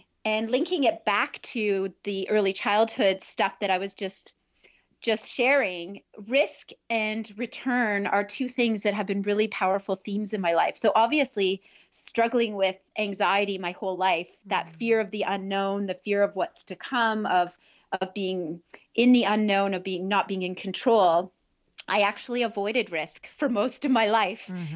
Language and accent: English; Ontario, Canada; I grew up in Northern Ontario